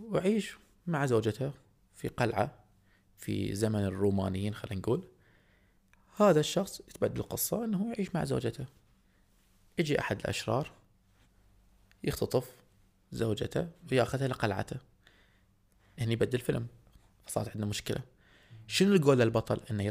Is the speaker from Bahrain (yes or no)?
yes; Bahrain; إن يا ريت يكون عندنا في البحرين